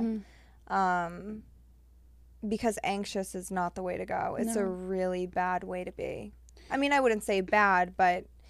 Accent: Massachusetts, United States; Like, you go back to where I'm from. I'm from Massachusetts.

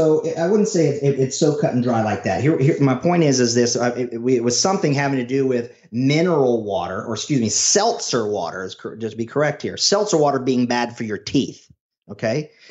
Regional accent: Ireland; now in United States; I'm Irish through and through. Okay. And I live in Florida.

